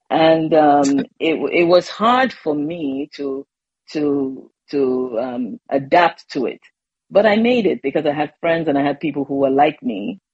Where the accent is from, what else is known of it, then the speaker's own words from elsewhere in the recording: Lagos, Nigeria; I was born in Lagos. I lived in GRA, went to Grange International School, which is like a mini England in Nigeria. I spoke Yoruba by default